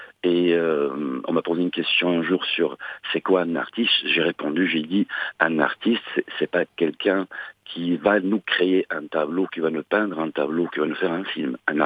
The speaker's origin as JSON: {"language": "French", "town": "Moulay Driss", "country": "Morocco", "tie": "born or raised there", "said": "Donc c'est une petite ville, je suis natif de Mouledris."}